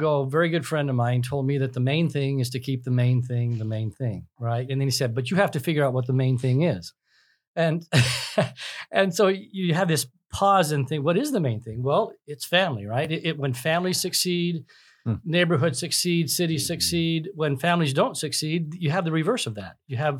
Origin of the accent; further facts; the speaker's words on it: Caldwell, United States; Caldwell it's my hometown. It is just a place that is a family-oriented, you know, community that believes in service and community and family and doing the right thing for the right reasons.